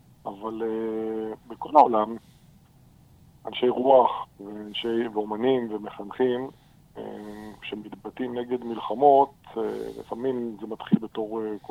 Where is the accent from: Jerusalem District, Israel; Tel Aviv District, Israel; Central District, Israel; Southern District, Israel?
Central District, Israel; Ra'anana; גדלתי ברעננה, אבל מים פה טעימים יותר.